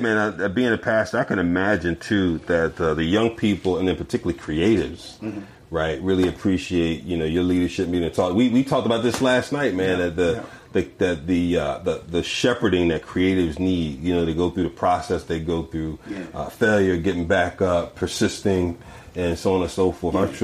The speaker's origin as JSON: {"language": "English", "town": "Philadelphia", "region": "Pennsylvania", "country": "United States", "said": "I'm from Philly, man."}